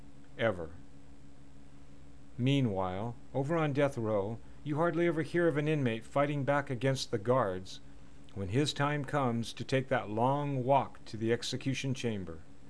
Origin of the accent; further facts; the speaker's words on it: Washington, United States; or in the case of my home state of Washington, hang 'em high.